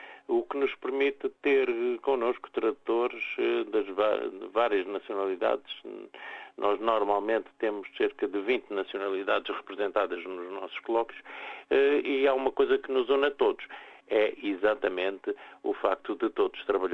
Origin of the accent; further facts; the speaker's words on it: Timor-Leste; moved away; Eu saí de Timor em 1975, em junho de 75, seis meses antes da invasão indonésia e da neocolonização indonésia.